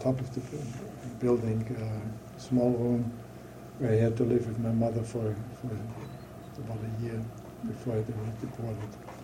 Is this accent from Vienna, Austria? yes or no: yes; Vienna, Austria; Well, I grew up in Vienna. I spent my first 20 years in Vienna. It was a wonderful middle-class family.